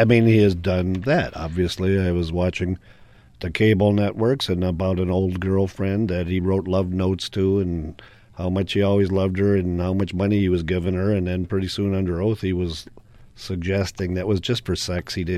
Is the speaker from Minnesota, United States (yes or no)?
yes; St. Paul, Minnesota, United States; My mama, I grew up on West 7th in St. Paul. My mama came from Rondo.